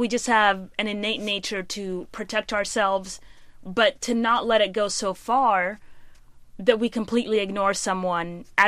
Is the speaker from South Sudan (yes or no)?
yes; South Sudan; where I come from, we always serve tea. I'm from South Sudan.